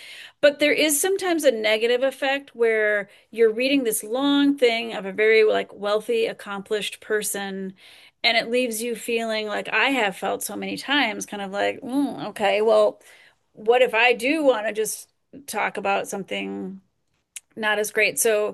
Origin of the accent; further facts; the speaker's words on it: Goderich, Ontario, Canada; As a girl growing up in Goderich, this is in Canada, life could be fun.